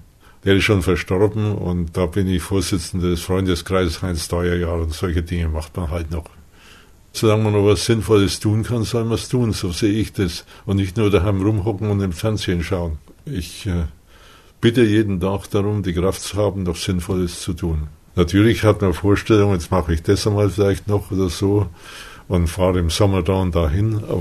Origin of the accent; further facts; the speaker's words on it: Bavaria, Germany; in meiner Heimat in Mittelfranken habe ich am Nachbarort